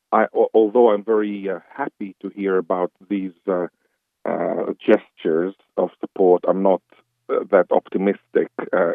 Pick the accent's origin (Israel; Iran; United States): Israel; I come from Israel.